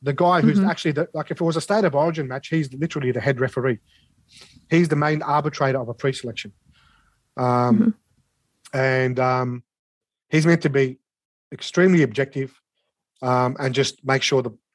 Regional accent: Redfern, New South Wales, Australia; So I grew up in Redfern. Gough Whitlam came to my grandparents' house in Redfern. They were community leaders of the Lebanese community.

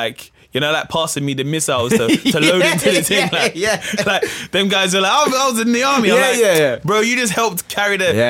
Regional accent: Camberwell, London, United Kingdom; I grew up in Camberwell.

